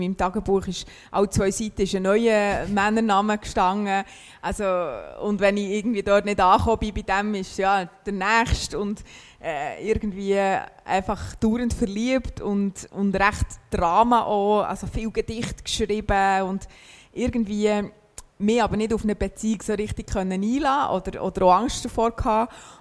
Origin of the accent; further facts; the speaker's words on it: Hinterkappelen, Bern, Switzerland; Also ich bin in Hinterkappelen bei Bern aufgewachsen. Das ist sehr nahe bei der Stadt, aber sehr, eigentlich recht ländlich, schon am See mit Wald und Schafweiden dazwischen.